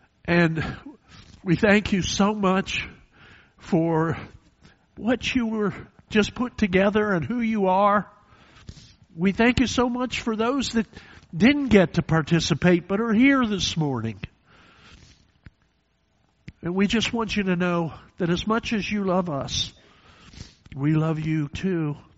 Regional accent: Gettysburg, Pennsylvania, United States; I grew up in Gettysburg for 7 of my years and visited many times.

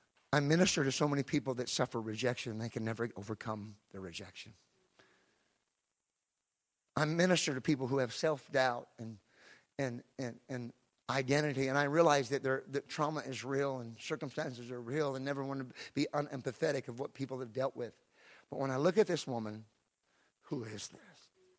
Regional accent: California, United States; I'm from California. We're rebellious. That's why we're recalling Newsom. We recall everybody we don't like.

